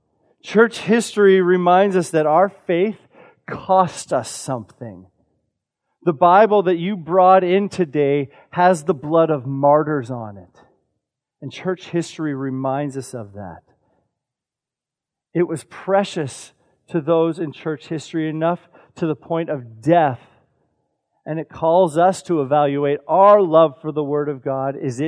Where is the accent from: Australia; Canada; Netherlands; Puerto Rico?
Canada; Calgary, Alberta; now in Bakersfield, United States; I originally come from Calgary, Alberta, Canada. I come from the Rocky Mountains, and so to be in a desert plain area is an adjustment, but the Lord is good, and He has me exactly where He wants me in Bakersfield